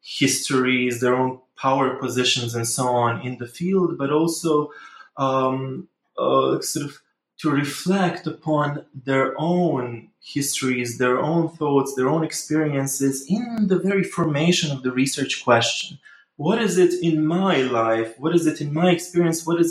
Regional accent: Bosnia & Herzegovina; now in United Kingdom; I am Bosnian. I am from Bosnia. Actually, I was born in Yugoslavia, so slightly different country. But I am Bosnian.

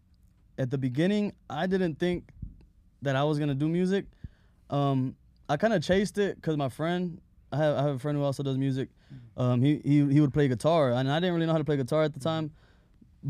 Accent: East Coast, United States; because we're from the East Coast.

